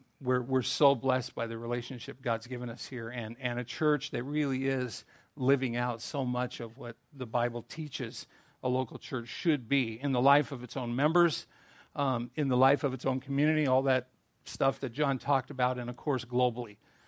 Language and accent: English; San Diego, California, United States; because I come from San Diego. But, yeah, I know, suffering in San Diego.